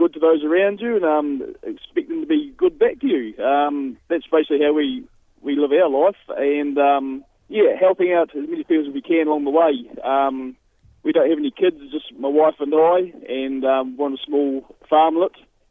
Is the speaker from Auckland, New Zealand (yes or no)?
no; Masterton, Wellington, New Zealand; Masterton. It's close, about an hour away from Wellington.